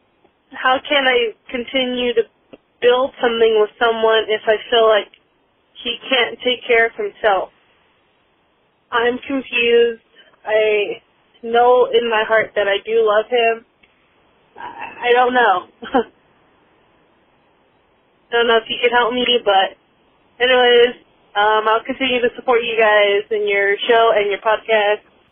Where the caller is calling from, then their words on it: San Diego, California, United States; I'm calling from San Diego.